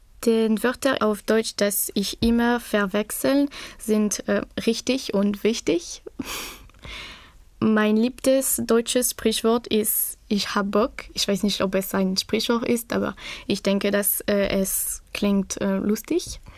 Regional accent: Réunion; German is a second language; Ich komme aus La Réunion und bin im Jahr 2001 geboren.

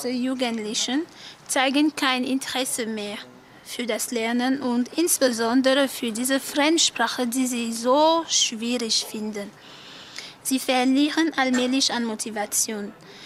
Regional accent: Cameroon; Ich komme aus Kamerun. Ich bin im Jahre 1977 geboren.

